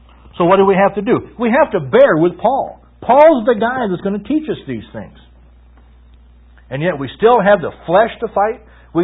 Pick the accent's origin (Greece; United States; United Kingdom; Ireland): United States; Mankato, Minnesota; I want to write to my hometown college paper? Have I told you that? I want to write an editorial to the Mankato Free Press and say, I went to school at Mankato State College in the years 1969 to 72